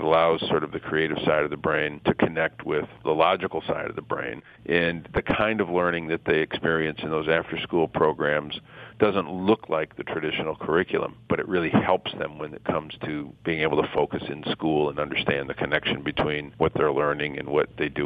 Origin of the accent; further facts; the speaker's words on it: Flint, Michigan, United States; including in my hometown of Flint, Michigan